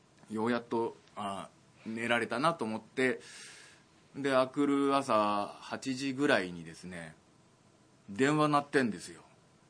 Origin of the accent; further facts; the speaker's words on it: Yokohama, Kanagawa, Japan; うちの実家横浜の南の外れの方にあるんですが